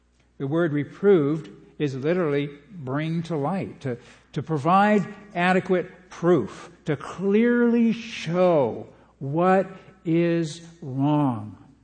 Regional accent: Pacific Northwest, United States; Growing up in the Northwest, I learned as a child that those orange salmon berries growing in the wild are good to eat.

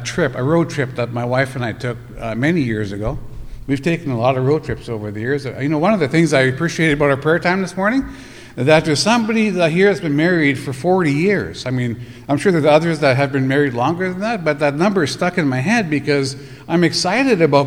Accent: Canada; I'm from Canada. I don't know if you have noticed the accent or not

